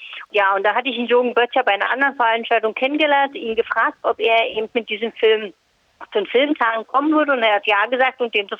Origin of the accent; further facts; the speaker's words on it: Berlin, Germany; Ich bin ja aus Berlin ursprünglich